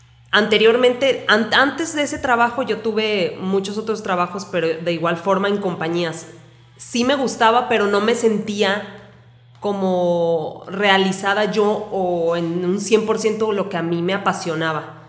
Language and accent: Spanish; Mexico; Soy artista mexicana